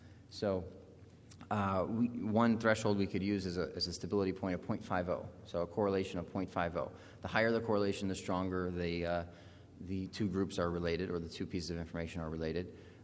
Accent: Alabama, United States; I grew up in Alabama, and they have a lot of tornadoes down there

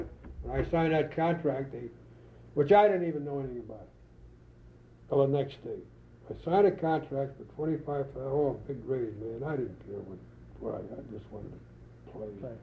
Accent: Detroit, Michigan, United States; I come from Michigan, Detroit, Michigan. After leaving Delray, we moved to a section called Allen Park.

